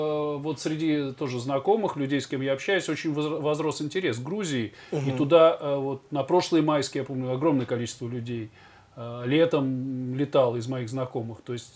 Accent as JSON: {"language": "Russian", "region": "Moscow", "country": "Russia", "said": "Я из Москвы, тоже."}